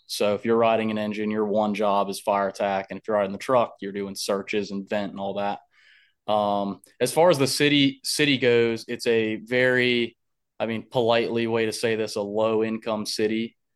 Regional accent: Florida, United States; also born or lived in Concord, North Carolina; Well, I was born in Concord, moved to Florida with my parents, but when I was a baby, and I had grandparents still living up here. And so they took me back in when I was about 16

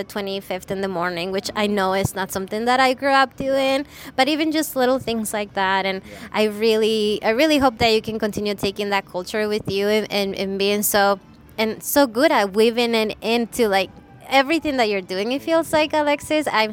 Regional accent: Peru; now in United States; I moved from Peru 12 years ago, and I don't have any family here in the Central Coast.

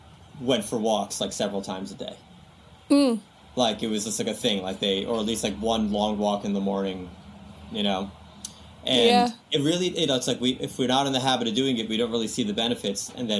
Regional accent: New York City, New York, United States; we grew up in Queens, New York. So it was like very, apartments everywhere.

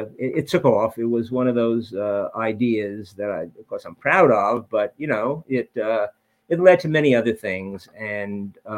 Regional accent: New York City, New York, United States; I grew up in New York City, and there's a lot of bad things going on where I grew up in New York City.

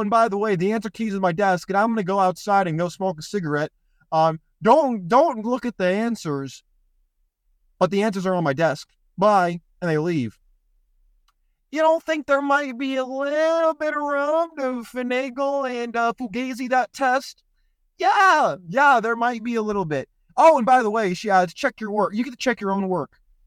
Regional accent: California, United States; I grew up in Silicon Valley.

